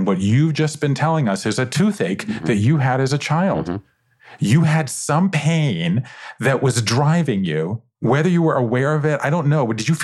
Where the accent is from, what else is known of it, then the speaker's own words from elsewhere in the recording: Savannah, Georgia, United States; I grew up in Savannah, Georgia, 5 generations of Jews in the South.